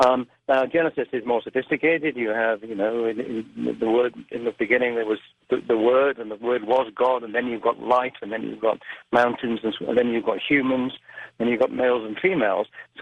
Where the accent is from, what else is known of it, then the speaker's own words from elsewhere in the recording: Wales, United Kingdom; first language Welsh; English is a second language; I had a different experience from you because I grew up in Wales. I read it in Welsh, which makes it even more difficult than it is in English in parts.